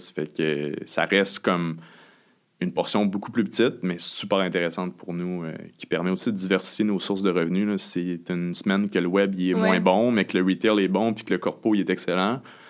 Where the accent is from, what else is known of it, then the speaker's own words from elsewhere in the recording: Saint-Georges, Quebec, Canada; On vient de Saint-Georges, il y avait une boutique que moi, quand j'étais kid, je m'habillais là.